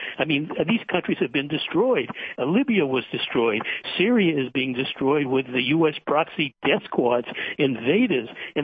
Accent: Boston, Massachusetts, United States; Well, I grew up in Boston. I know exactly where this incident took place.

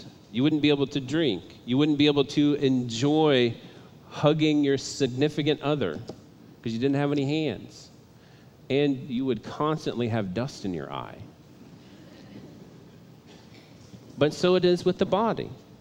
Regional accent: Midwest, United States; I was raised in the Midwest on a farm in the middle of nowhere where everyone looked like me

